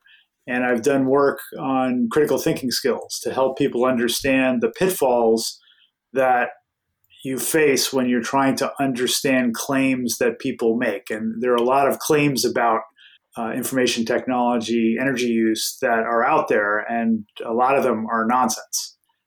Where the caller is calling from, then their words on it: Ontario, Canada; Right now, we're west of Toronto in Canada.